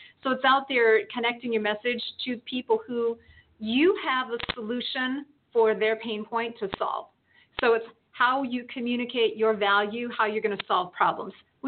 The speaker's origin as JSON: {"language": "English", "region": "Midwest", "country": "United States", "tie": "born or raised there", "said": "I grew up in the Midwest where, you know, there are football widows and there are hunting widows all year round."}